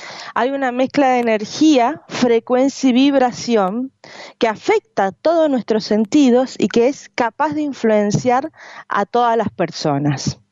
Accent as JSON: {"language": "Spanish", "region": "Mendoza", "country": "Argentina", "said": "Promocionando la ciudad de San Luis siendo mendocina"}